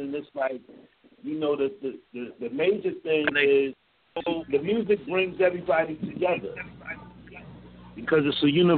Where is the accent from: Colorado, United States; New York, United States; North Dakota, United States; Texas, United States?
New York, United States; Staten Island; also born or lived in Brooklyn; I'm a native New Yorker. I'm out of Staten Island. I was born in Brooklyn. I grew up in the streets of New York, the ghetto, which we call the projects.